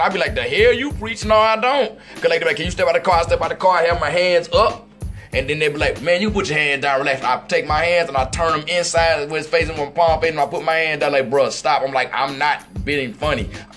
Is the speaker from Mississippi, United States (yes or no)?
yes; Mississippi, United States; because I saw one video that actually took place in my home state of Mississippi.